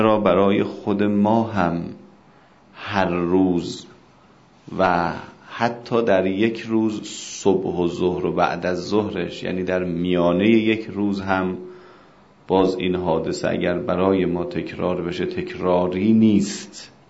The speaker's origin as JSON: {"language": "Persian", "country": "Iran", "said": "ما ایرانیم، خیلیمون مثلا سید نیستیم، از تبار قریش نیستیم"}